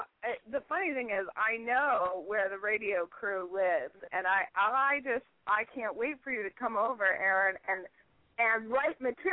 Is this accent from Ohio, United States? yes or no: yes; Ohio, United States; I grew up in Ohio. So one of the popular things up in Ohio is we make pickled beets.